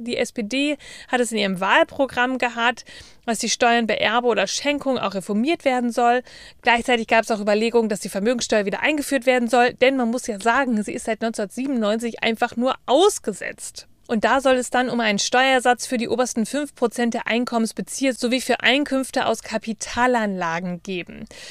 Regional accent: Bielefeld, North Rhine-Westphalia, Germany; Universität Bielefeld, meiner Heimatstadt

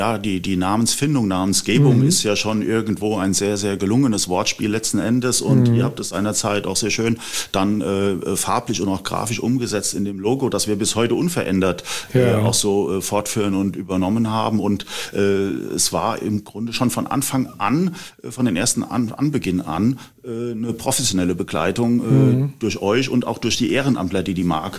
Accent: Bad Sobernheim, Rhineland-Palatinate, Germany; ich bin gebürtig aus Bad Sobernheim

